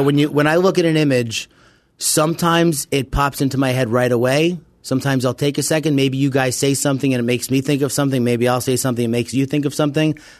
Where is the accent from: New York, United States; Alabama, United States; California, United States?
New York, United States; I'm in town from New York.